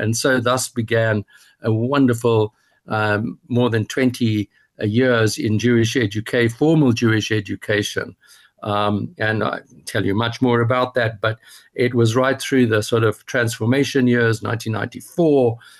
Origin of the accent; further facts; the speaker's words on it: Johannesburg, Gauteng, South Africa; I grew up in Johannesburg, so I have a strong connection to your Johannesburg listeners. I had my bar mitzvah in Johannesburg.